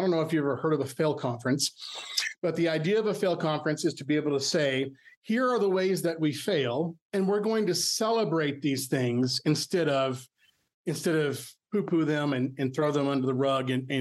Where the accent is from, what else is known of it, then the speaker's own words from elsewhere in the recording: Texas, United States; I mean, I'm born and raised in West Texas.